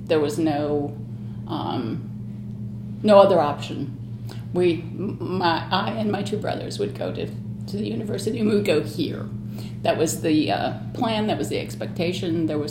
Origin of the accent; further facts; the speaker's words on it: Battle Creek, Michigan, United States; born there; I was born in Battle Creek, Michigan, at Percy Jones General Hospital